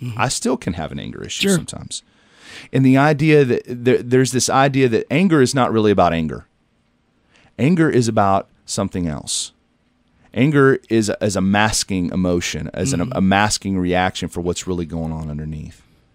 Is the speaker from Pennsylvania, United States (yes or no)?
no; Texas, United States; also born or lived in Florida / Tennessee / Arkansas; now in Ohio, United States; I've lived in Florida, I've lived in Tennessee, I've lived in Arkansas, I grew up in Texas